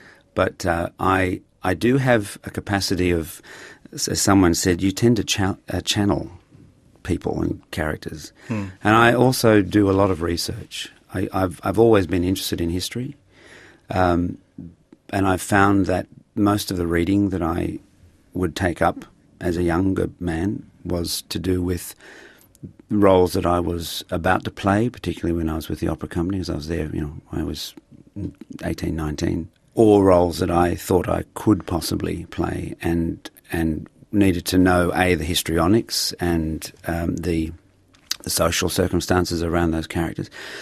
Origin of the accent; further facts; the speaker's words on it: Australia; are you enjoying this, being an Australian? I said, yeah